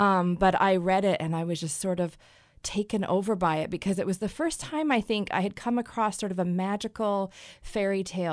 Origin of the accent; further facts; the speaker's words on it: Alaska, United States; I grew up in the Matanuska Valley. We live about 70 miles northeast of Anchorage, and my husband and I grew up together in that small town.